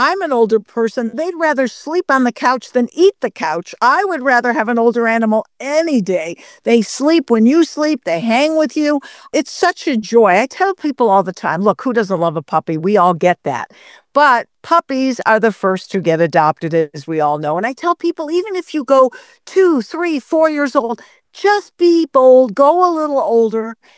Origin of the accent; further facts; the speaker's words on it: Detroit, Michigan, United States; Detroit, my hometown, and I loved Guys and Dolls.